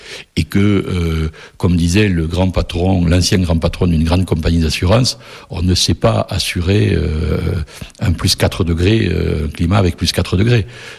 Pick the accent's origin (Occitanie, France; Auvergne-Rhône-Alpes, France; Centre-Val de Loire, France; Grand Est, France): Occitanie, France; Oh ben, moi, je suis natif des Hautes-Pyrénées.